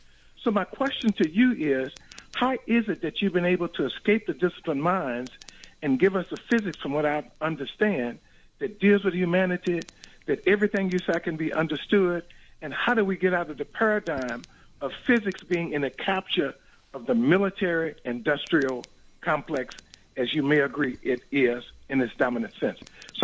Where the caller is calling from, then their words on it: New Orleans, Louisiana, United States; I'm calling from the great state of New Orleans, Louisiana.